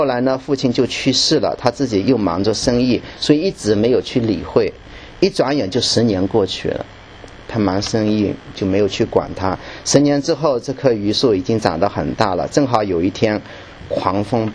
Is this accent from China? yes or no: yes; China; 我们中国人常常会说的就是豆腐渣工程